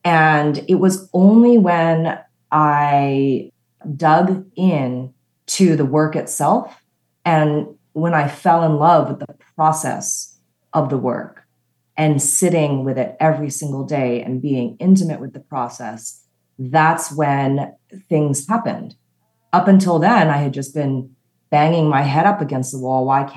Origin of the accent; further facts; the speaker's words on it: Pukalani, Hawaii, United States; I'm a girl from Pukualani on Maui.